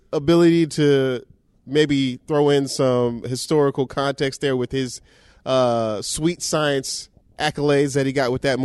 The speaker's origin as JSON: {"language": "English", "town": "Inglewood", "region": "California", "country": "United States", "tie": "born or raised there", "said": "I'm from Inglewood, California. And I'm a California native through and through."}